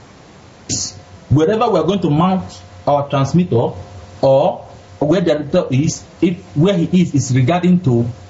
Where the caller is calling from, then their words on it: Spain; I am calling from Spain. I am not the director. … I'm calling from Spain.